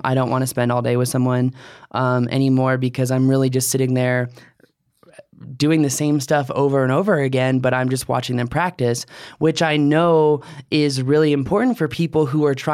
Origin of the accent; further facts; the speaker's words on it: Virginia, United States; Jason's from DC area. That's my hometown. So. Reppin' the hood.